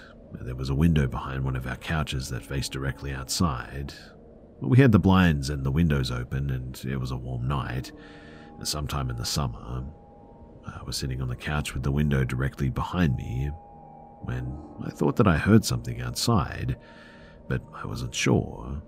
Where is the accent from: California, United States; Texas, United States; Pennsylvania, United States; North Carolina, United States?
California, United States; also born or lived in Atlanta, United States; So, I'm from California, but me and my family lived in Atlanta for about 2 years, from 15 to 17 years old.